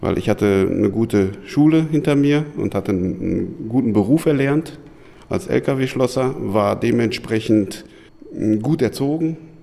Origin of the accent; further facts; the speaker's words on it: Münster, North Rhine-Westphalia, Germany; Ich bin aufgewachsen in Kinderhaus zwischen den Hochhäusern und bin 42 Jahre